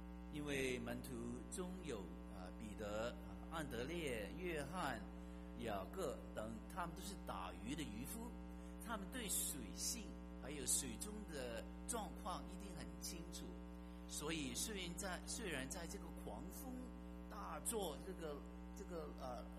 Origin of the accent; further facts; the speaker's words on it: Hong Kong; now in United States; 相信你们应该大部分都知道我牧师从香港来的。我记得还没有来美国之前我来美国是1968年年底。